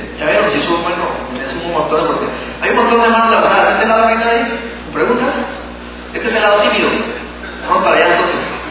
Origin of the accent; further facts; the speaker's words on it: Guatemala; cuando yo llego y digo que soy guatemalteco